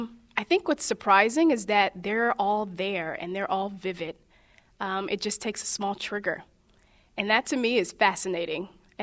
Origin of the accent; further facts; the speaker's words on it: Baltimore, Maryland, United States; So even though it's not from the perspective that I grew up with in Baltimore, it's still a very real thing.